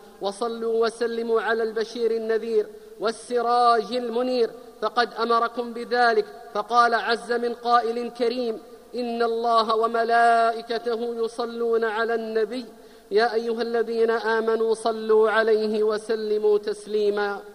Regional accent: Saudi Arabia; واحفظ يا رب بلادنا المملكة العربية السعودية

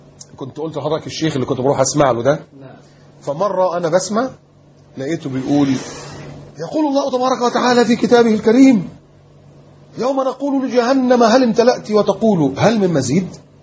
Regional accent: Upper Egypt, Egypt; born there; والدي صعيدي وانت عارف الصعيده يعني ايه، انا صعيدي برضو يعني اتولدت في الصعيد بس ما اعرفش فين الجرجه اللي انا اتولدت فيها دي.

